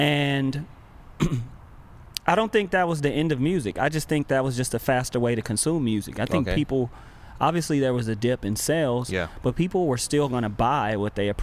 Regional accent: Watts, California, United States; I'm Korean, obviously, that you can tell, and I created Urban Pitch. … I'm born and raised in Watts, California.

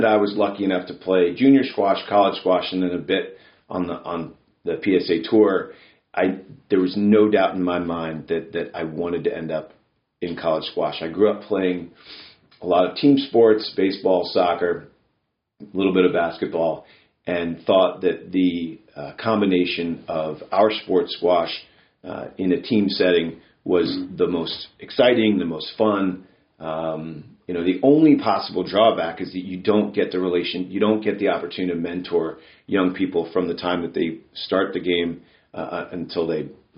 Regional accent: Cincinnati, Ohio, United States; my junior coach, Don Mills, I grew up in Cincinnati.

